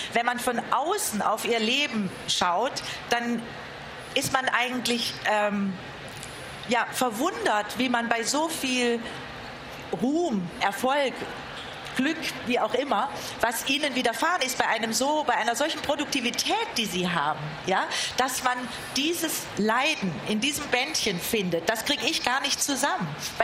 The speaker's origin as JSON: {"language": "German", "town": "Meßkirch", "region": "Baden-Württemberg", "country": "Germany", "tie": "born or raised there", "said": "Wir kommen aus derselben Gegend, aus der Bodenseegegend. Und Der Schmerz ist dort sehr beheimatet bei anderen Dichtern, die wir beide schätzen, zum Beispiel Arnold Stadler. Und er ist beheimatet bei einem Philosophen aus meiner Heimatstadt Meßkirch"}